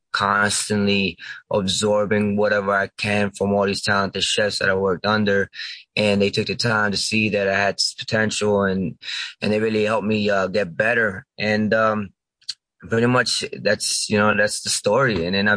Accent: United States; I was born and raised in Sullivan County. I did a stint for about 6 years in the Army.

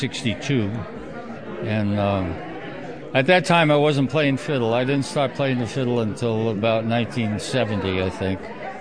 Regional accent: Bronx, New York, United States; now in Big Indian, United States; You might be very surprised to hear this, but I grew up in the Bronx. I went to public school 68

